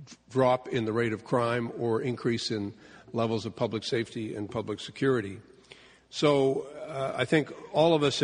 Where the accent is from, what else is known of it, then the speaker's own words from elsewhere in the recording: Canada; as a parliamentarian and as a Canadian